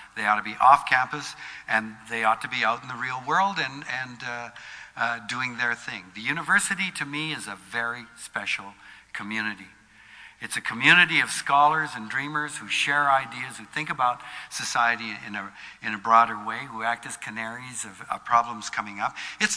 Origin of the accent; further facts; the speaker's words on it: Canada; I am absolutely ashamed as a Canadian that this is going on, being promulgated by our own government.